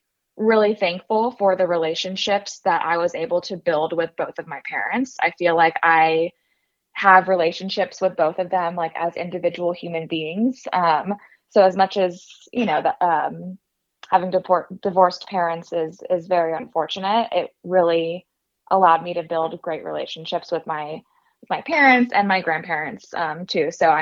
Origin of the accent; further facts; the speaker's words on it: California, United States; I grew up in Orange County, California.